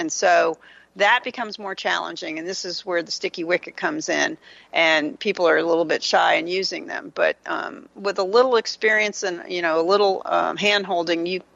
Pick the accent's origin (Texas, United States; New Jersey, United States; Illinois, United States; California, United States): California, United States; So I turned to someone I knew in California, because I'm from California.